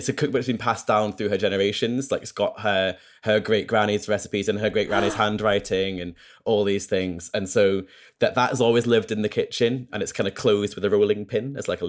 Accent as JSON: {"language": "English", "region": "Scotland", "country": "United Kingdom", "tie": "born or raised there", "also_born_or_lived": "Newcastle", "accent": "middling Scottish", "said": "I was actually born in Newcastle, but brought up in Scotland. So I've got like a bit of a lilt."}